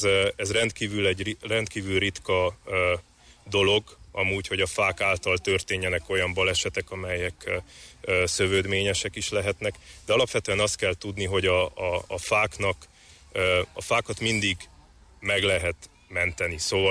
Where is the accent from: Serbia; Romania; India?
Romania; Mezőpanit, Mureș County; moved away as an adult; also born or lived in Marosvásárhely; now in Budapest, Hungary; Mezőpanitban születtem, onnan jöttem, és Marosvásárhely és környékén tevékenykedek